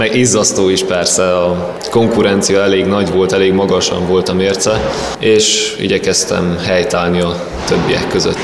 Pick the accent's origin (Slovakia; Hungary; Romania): Romania; Arad, Arad County; és én, mint aradi, ennél is jobban kell kötődjek október 6-ához.